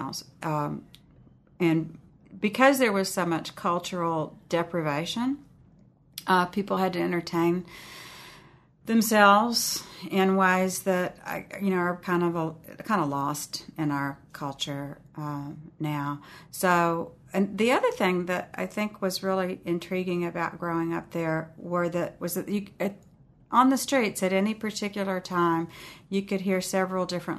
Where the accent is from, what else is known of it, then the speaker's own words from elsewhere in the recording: Taylor, Texas, United States; Okay. I grew up in Taylor, Texas, which is about 36 miles northeast of Austin, and it's a small town of 10,000 people.